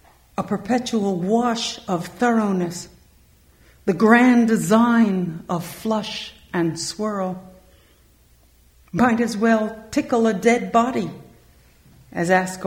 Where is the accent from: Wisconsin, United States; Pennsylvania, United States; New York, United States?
New York, United States; Manhattan; This is my Kansas City poem. I'm from Manhattan in New York. I didn't even know where Kansas City was.